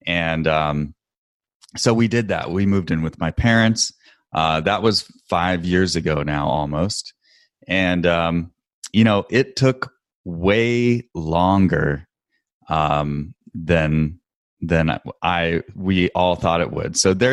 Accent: Portland, Oregon, United States; my wife and I worked in Washington, D.C. I'm from Portland

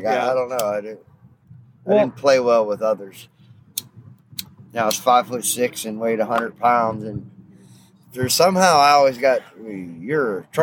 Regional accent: San Antonio, Texas, United States; I grew up in San Antonio, Texas. Shout out to the southwest side of San Antonio, Texas.

